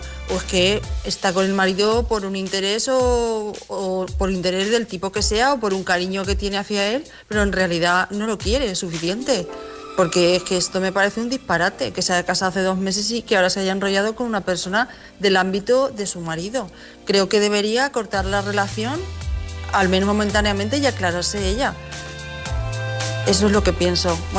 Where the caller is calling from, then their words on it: Albacete, Castilla-La Mancha, Spain; de Albacete.